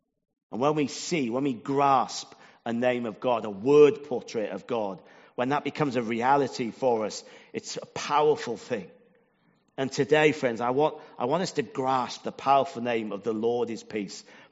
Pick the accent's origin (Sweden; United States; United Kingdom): United Kingdom; Wales; I'm from South Wales. It's not like Jones or Evans, where they're to a penny.